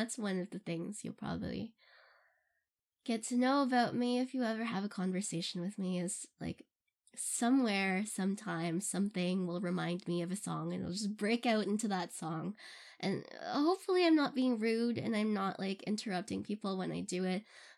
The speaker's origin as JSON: {"language": "English", "country": "Philippines", "tie": "born or raised there", "said": "I'm Filipino, if you don't know. AMA! I'm half Filipino, and I grew up in the Philippines."}